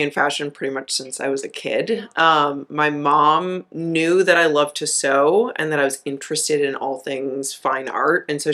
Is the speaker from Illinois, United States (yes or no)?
yes; Chicago, Illinois, United States; I grew up in Chicago.